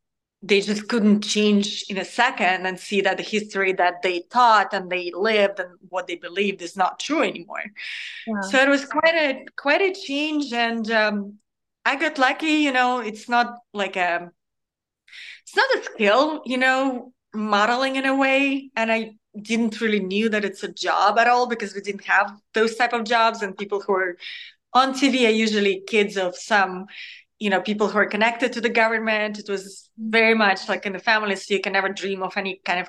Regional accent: Russia; English is a second language; now in United States; So I was born in the 80s, and the wall fell in like 91. So, you know, I was like 7 years old, I think, or something like that. And yeah, I mean, you know, we grew up in a very

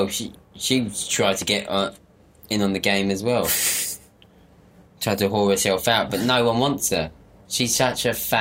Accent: New Jersey, United States; And, you know, because I'm from New Jersey, I should shout everything out, you know.

